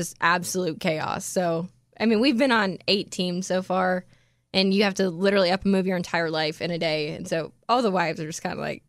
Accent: Iowa, United States; I grew up in Iowa.

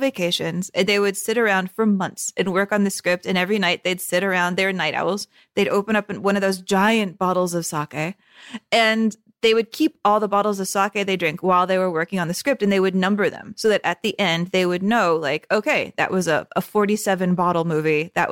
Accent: United States; there's a layer to it that's hard for me to pick up on as like an American watching this.

